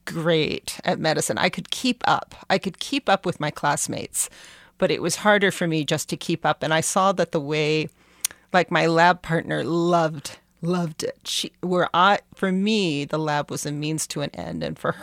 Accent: Hawaii, United States; born there; also born or lived in Montana / Virginia / Florida / Utah; I went to high school in Montana. I was born in Hawaii. We lived in Virginia. We lived in Florida. We lived in Utah.

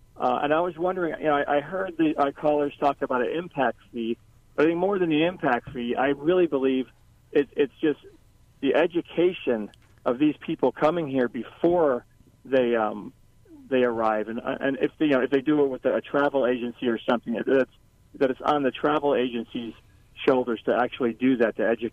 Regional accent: Laupahoehoe, Hawaii, United States; I'm from Laupahoehoe. And I'm a retired Hawaii County police officer

